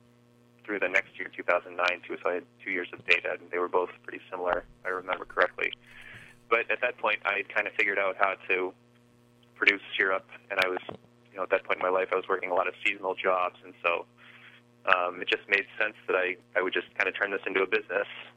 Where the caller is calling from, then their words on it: Lee, New Hampshire, United States; I'm calling from my house in Lee, New Hampshire.